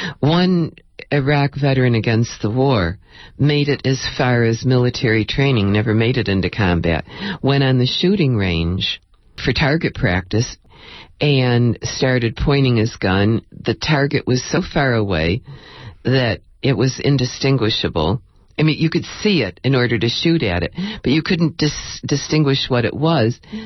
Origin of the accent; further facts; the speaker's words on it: United States; So I'm doing it foremost as an American who is protesting my country.